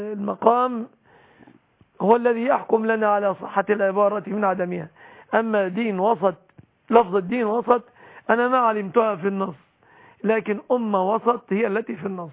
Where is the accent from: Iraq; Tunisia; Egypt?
Egypt; في بلادنا مصر